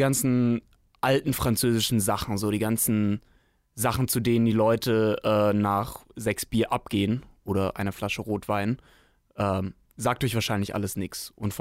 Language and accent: German; Swabia, Germany; now in Bavaria, Germany; es ist auch nicht einfach, sich zu integrieren in Bayern als Schwabe